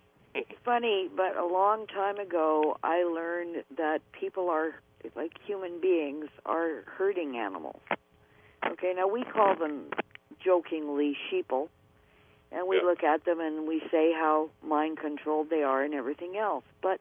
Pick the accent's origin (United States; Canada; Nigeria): Canada; Winnipeg, Manitoba; I was raised in Winnipeg, and every few blocks there's a community center